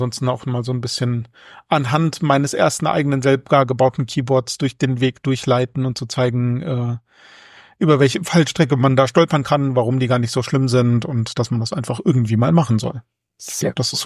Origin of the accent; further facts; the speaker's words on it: Fulda, Hesse, Germany; ich komme aus Fulda